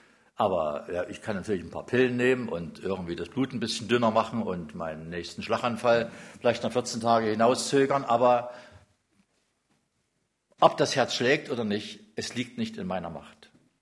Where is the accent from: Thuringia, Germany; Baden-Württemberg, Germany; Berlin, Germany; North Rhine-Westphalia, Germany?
Thuringia, Germany; Jena; Also ich bin ja ganz brav groß geworden in Jena